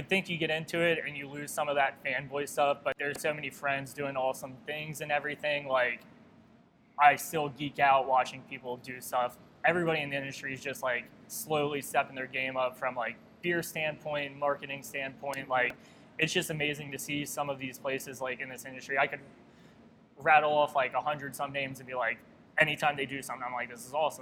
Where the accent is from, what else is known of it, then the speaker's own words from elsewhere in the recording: Virginia, United States; So originally I'm from Northern Virginia.